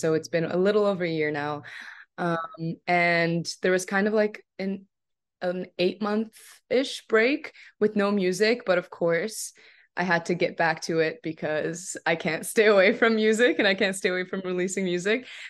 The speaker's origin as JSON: {"language": "English", "country": "Canada", "said": "now I'm in a different part of the world because I'm from Canada."}